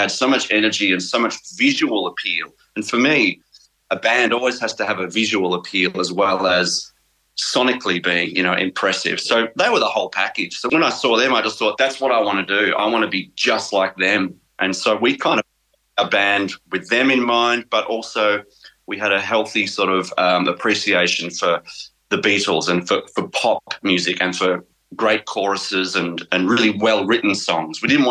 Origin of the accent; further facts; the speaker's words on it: Wheelers Hill, Victoria, Australia; also born or lived in Mount Waverley / Glen Waverley; So I was born in Mount Waverley and then we moved from Glen Waverley to Wheelers Hill, which is where I did all of my schooling.